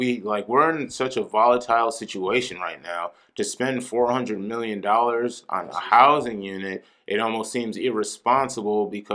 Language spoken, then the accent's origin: English; Kenosha, Wisconsin, United States; I would love to feel like no one is, but to me, as just a lifelong citizen, I've born and raised in Kenosha, Wisconsin.